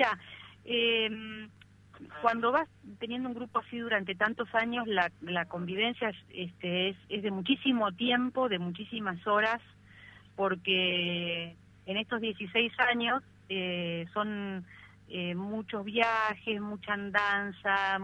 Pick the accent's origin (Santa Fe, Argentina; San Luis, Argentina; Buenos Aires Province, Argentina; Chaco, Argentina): Buenos Aires Province, Argentina; Azul; Yo soy de Azul, así que vine yo de visita